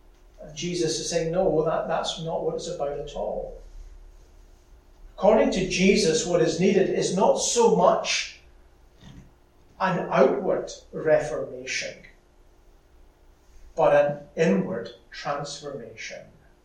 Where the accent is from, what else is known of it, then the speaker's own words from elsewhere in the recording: Scotland, United Kingdom; Where I grew up in Lanarkshire, we live not far from the Clyde Valley.